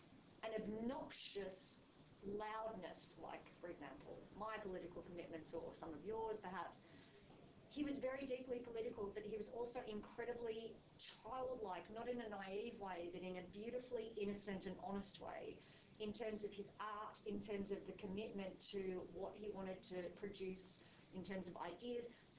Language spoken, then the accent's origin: English; Australia; I'm Australian, I'm immune.